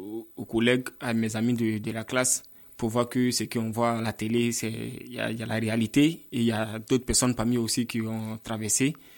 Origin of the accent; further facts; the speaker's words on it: Abidjan, Côte d’Ivoire; now in France; Il vient de l'Afrique de l'Ouest, plus précisément en Côte d'Ivoire, dans la ville d'Abidjan, la capitale économique. Là, maintenant, je suis en France. J'ai eu un an en France.